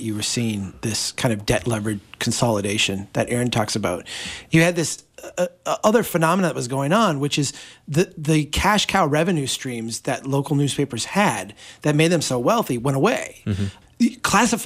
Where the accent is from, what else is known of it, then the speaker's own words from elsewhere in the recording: Brainerd, Minnesota, United States; I'm from Brainerd. I have a soft spot for my local newspaper.